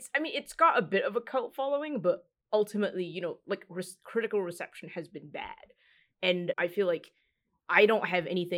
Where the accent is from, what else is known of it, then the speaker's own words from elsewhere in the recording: Malaysia; in my home country, in Malaysia.